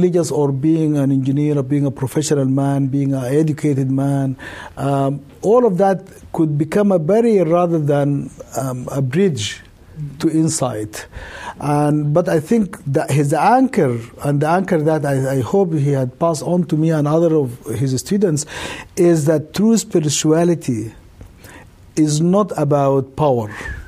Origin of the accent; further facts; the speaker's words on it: Sudan; English is a second language; moved away; as a Muslim growing up in Sudan